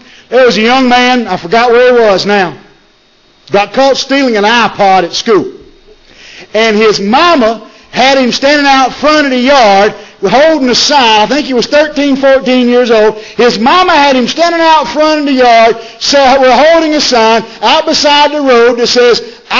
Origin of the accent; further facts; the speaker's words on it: United States; We're American. We're free.